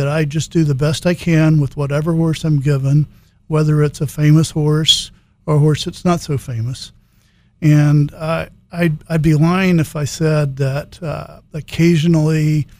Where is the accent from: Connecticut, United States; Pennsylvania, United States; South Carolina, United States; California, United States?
South Carolina, United States; moved away as an adult; now in Lexington, United States; Sure, sure. I grew up in South Carolina. My dad was a veterinarian, and I went to University of Georgia to veterinary school. And I came to Lexington in 1978 after graduating from vet school